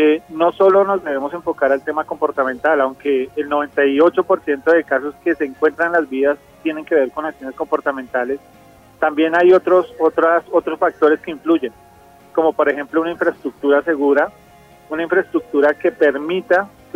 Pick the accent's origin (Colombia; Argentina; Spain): Colombia; Y definitivamente esto es lo que nosotros como colombianos tenemos que fortalecer.